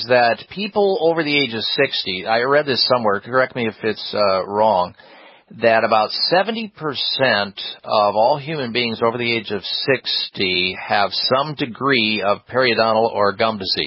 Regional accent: Midwest, United States; I grew up in the Midwest, so everybody just waited for the dentures

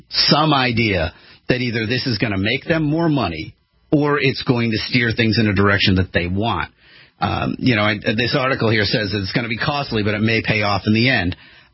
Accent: New England, United States; Look, first off, I'm from New England, so I go to Dunkin' Donuts anyway.

